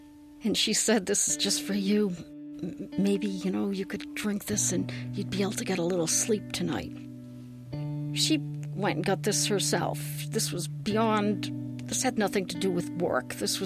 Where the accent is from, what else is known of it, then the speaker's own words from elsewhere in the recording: Worcester, Massachusetts, United States; I am originally from Worcester, Massachusetts.